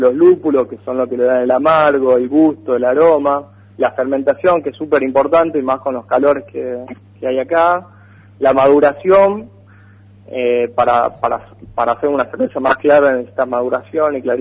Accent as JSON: {"language": "Spanish", "region": "Jujuy", "country": "Argentina", "said": "No soy de la ciudad. Soy jujeño. De origen de Jujuy, y de ahí, bueno, viví en distintas partes, y hace 3 años, 4 años, que ya nos instalamos aquí en Tucumán, yo con mi familia, ¿no?, mis hijos y mi mujer."}